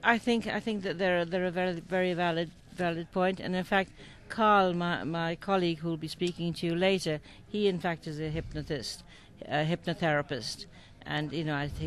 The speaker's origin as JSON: {"language": "English", "town": "Boyle", "region": "Connacht", "country": "Ireland", "tie": "born or raised there", "said": "just outside of Boyle, which is my hometown."}